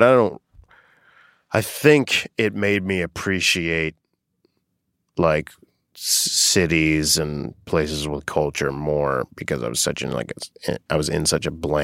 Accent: Boca Raton, Florida, United States; Boca Raton, Florida.

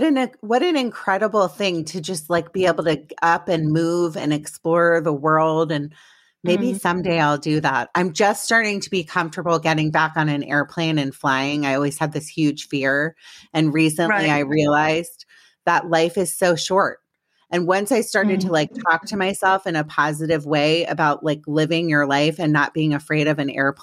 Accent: Ireland; You're one of my people, because I'm Irish.

